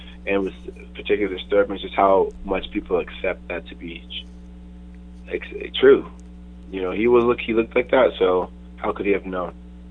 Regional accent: New York City, New York, United States; my mother's an immigrant from Ghana, and I was born in Queens, I grew up in New York

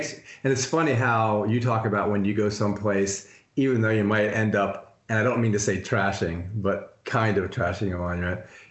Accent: United States; because I'm American, the other statue monument that has burned itself through my retina and the convolutions of my brain is Iwo Jima, because it's just such an American icon.

